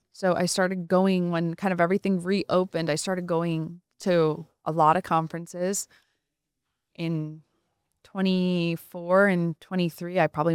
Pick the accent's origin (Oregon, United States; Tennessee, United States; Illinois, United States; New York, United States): New York, United States; Poughkeepsie; now in Atlanta, United States; Yes, I'm in Atlanta and I'm originally from New York.